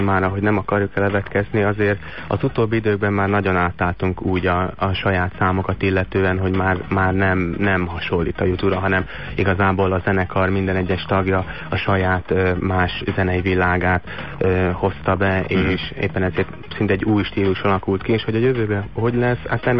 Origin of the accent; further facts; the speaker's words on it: Győr, Győr-Moson-Sopron, Hungary; Igen, győri vagyok